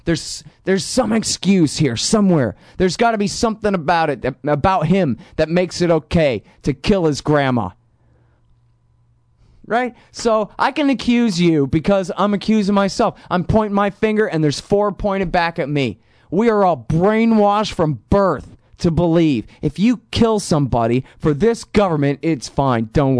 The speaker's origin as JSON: {"language": "English", "country": "United States", "said": "I'm like this. I'm an American."}